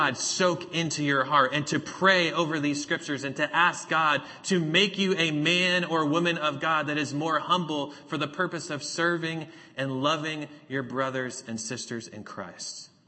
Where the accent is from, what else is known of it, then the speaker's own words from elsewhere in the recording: New England, United States; I was born and raised in New England. I'm a New Englander.